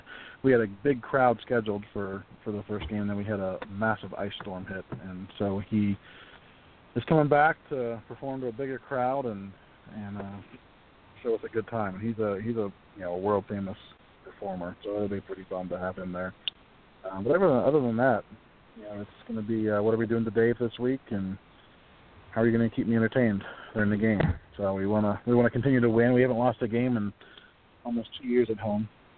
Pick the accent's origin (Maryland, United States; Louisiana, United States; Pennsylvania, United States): Pennsylvania, United States; it was the highlight of my life to work for my hometown team, a team I grew up following, that my dad grew up following, that my grandpa was drafted by. Just to be able to work for a team like the Pirates